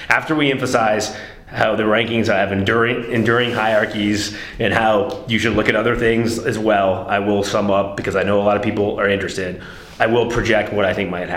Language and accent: English; Alabama, United States; because I'm from Alabama.